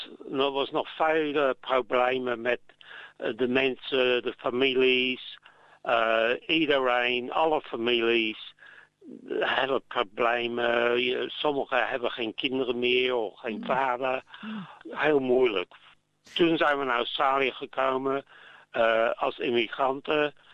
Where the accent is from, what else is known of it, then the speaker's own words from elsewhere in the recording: The Hague, South Holland, Netherlands; born there; Ja, ik ben geboren in Den Haag.